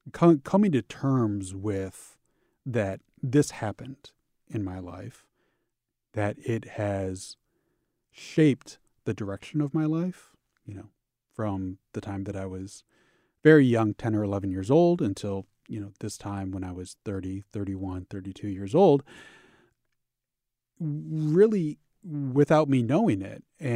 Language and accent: English; St. Louis, Missouri, United States; When I was growing up in St. Louis, in the fifth grade, we did a field trip to the old St. Louis courthouse that is in the shadow of the arch